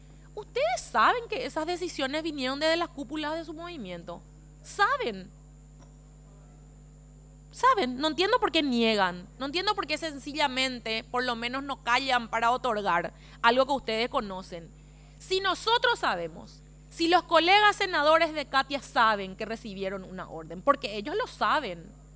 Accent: Paraguay; yo le agradezco como paraguaya, como su compañera y como su amiga

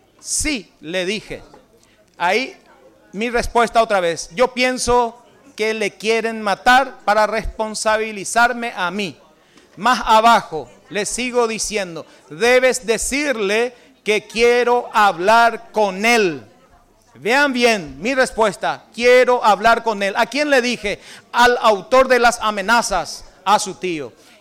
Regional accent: San Juan Bautista, Misiones, Paraguay; now in Amambay, Paraguay; dice del sur por mí porque soy de San Juan Bautista, actualmente en Amambay

